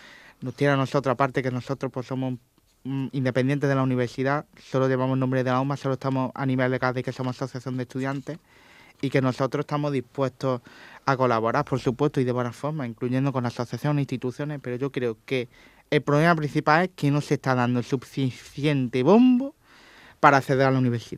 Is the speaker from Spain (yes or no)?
yes; Córdoba, Andalusia, Spain; now in Málaga, Spain; Yo es que soy de Córdoba, ¿vale? Yo soy de Córdoba, pero yo estoy más tiempo ya en Málaga. Uh-huh. Estudio en Málaga por cuestiones de salud y por cuestiones personales.